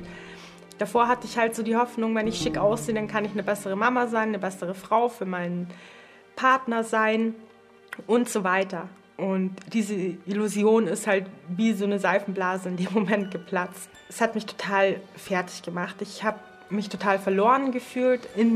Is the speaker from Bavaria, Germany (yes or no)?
yes; Bavaria, Germany; ich bin 30 Jahre alt. Ich komme aus der Nähe von München, bin alleinerziehende Mama von drei Töchtern.